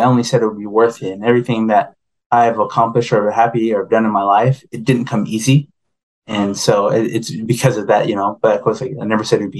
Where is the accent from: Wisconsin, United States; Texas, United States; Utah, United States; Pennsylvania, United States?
Utah, United States; also born or lived in Arizona; Utah, I grew up in Utah all my life until about 9 years ago.